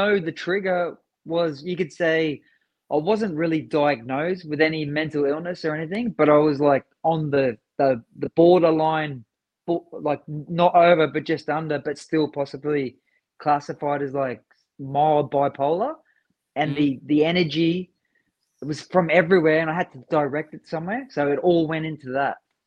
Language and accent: English; Brisbane, Queensland, Australia; I'm originally from Brisbane